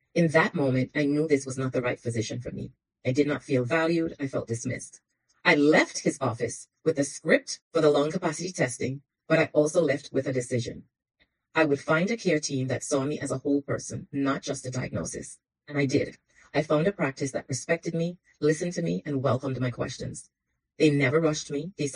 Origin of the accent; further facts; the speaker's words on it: Bronx, New York, United States; But I'm a woman, I'm a person of color, and I'm from the Bronx.